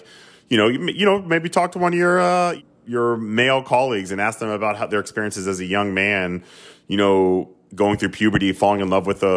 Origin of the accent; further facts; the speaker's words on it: the South, United States; I grew up in the South, where there are a lot of LGBTQ+ people around me growing up even